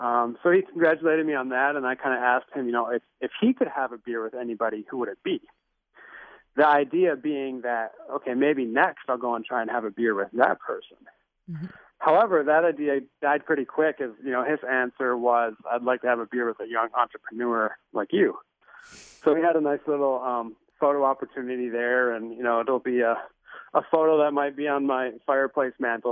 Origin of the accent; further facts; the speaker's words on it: Michigan, United States; At this point, I'm beyond excited, thinking that he's coming to my home state. This is the best chance to make it happen. And on top of that, having a beer in Michigan has never been more relevant